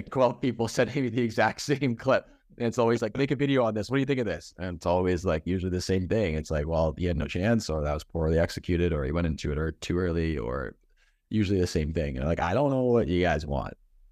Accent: Canada; now in United States; I apparently as a Canadian living in Michigan, I have an accent

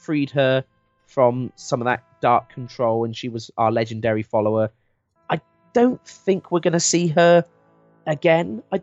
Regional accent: England, United Kingdom; accent: English; Because I'm English.

